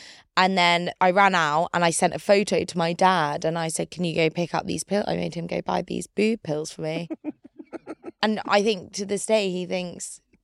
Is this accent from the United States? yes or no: no; Ireland; I'm from Ireland.